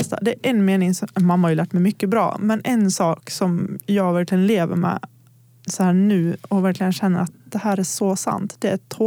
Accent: Gagnef, Dalarna County, Sweden; Alltså om jag har varit hemma i Gagnef eller i Borlänge och så här

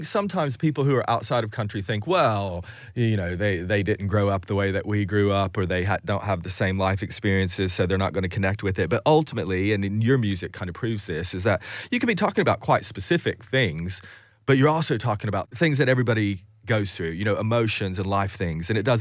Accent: Tennessee, United States; accent: weird accent; moved away as an adult; now in New York City, United States; I'm originally from Tennessee. I've just lived here for a really long time, so I've got this really weird accent.

